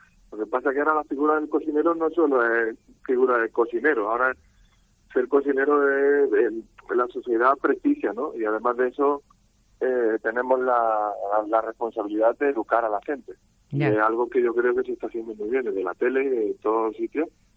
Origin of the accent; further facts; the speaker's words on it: Andalusia, Spain; yo soy andaluz, nos aporta mucho